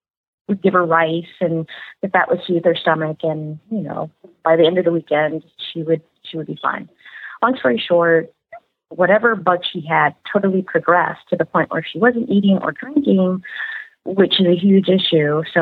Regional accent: Chicago, Illinois, United States; now in Los Angeles, United States; usually I always go back to my hometown of Chicago to, you know, to hang with my mom a little bit.

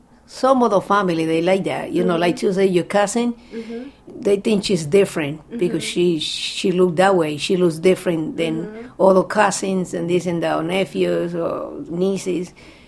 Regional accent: Dominican Republic; You know, I'm from Dominican.

